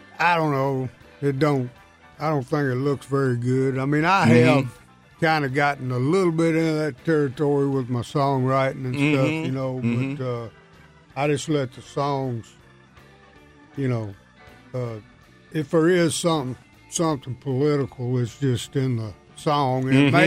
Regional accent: Kentucky, United States; Well, I mean, we listened to the radio when I was a kid, you know

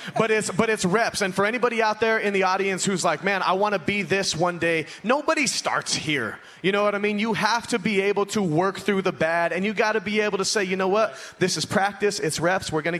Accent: Denver, Colorado, United States; Yeah, so I grew up in Denver, Colorado. Unfortunately, I did not grow up in the beautiful mountains. I grew up in the inner city of Denver, Colorado.

